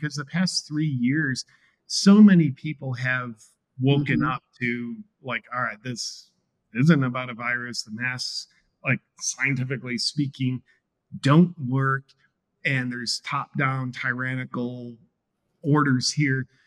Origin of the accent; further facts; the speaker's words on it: United States; So that was the first time in my life that I saw, as an American, freedoms getting eroded